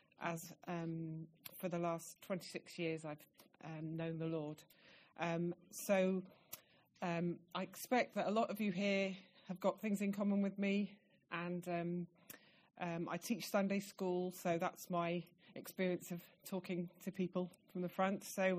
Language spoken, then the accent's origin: English; Slough, South East England, United Kingdom; now in Wales; I'm not from Wales. I've lived here for 23 years, but I grew up just outside London in Slough, and I was raised in a Roman Catholic home. And my father is not Roman Catholic, but my mother comes from the south of Ireland